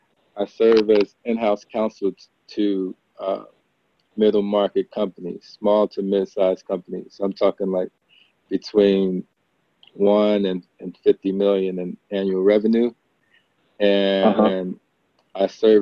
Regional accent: Passaic, New Jersey, United States; I'm originally from Passaic, New Jersey, which is right outside of Newark. 10 miles from Times Square, New York City. Grew up in an inner city environment, public housing, public schools that, you know, were underfunded, under-resourced.

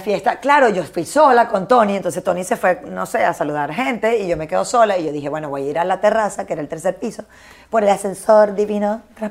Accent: Maracay, Aragua, Venezuela; Claro, yo digo, yo soy de Maracay.

